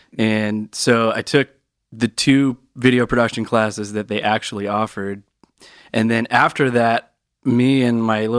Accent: Grants Pass, Oregon, United States; So Dutch Bros, it's been in my life for a long time because I grew up in Grants Pass.

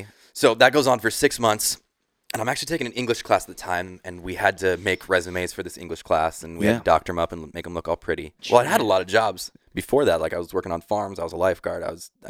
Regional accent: Hillsboro, Oregon, United States; So no, I'm actually from Hillsboro. So right outside of Portland.

